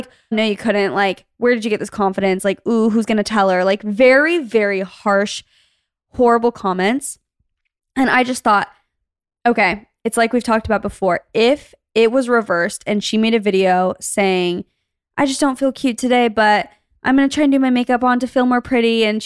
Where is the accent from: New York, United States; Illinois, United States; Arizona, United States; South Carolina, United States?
Arizona, United States; the reason I feel like it's okay to complain is because we grew up in Arizona. We know heat.